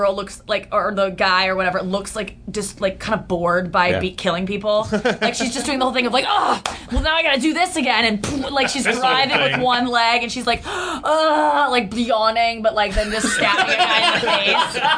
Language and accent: English; St. Louis, Missouri, United States; also born or lived in Kansas / New York; now in Los Angeles, United States; Yeah, I'm from St. Louis originally. Yeah. I lived in New York for 5 years.